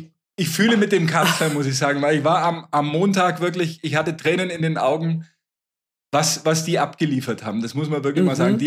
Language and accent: German; Nuremberg, Bavaria, Germany; zumindest schöner als bei uns in Nürnberg